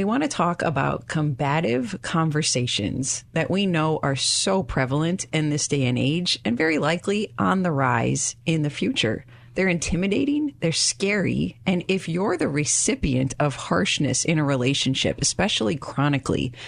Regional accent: Minnesota, United States; I'm from Minnesota Nice, where we act like we're just fine with everything.

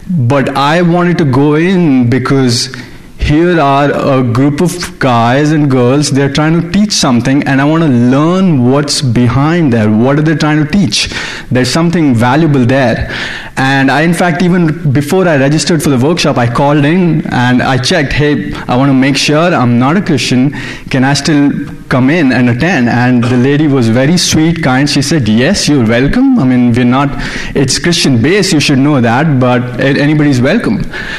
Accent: India; I originally come from India. I'm sure my accent gave it away.

